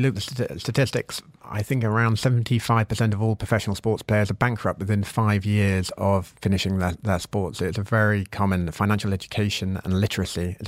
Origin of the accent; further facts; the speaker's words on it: United Kingdom; for me as a Brit